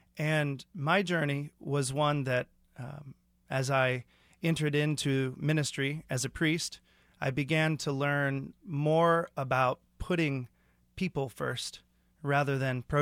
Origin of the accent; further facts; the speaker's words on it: Kansas City, Missouri, United States; So I grew up in Kansas City, and like many in Kansas City who lived west of Truce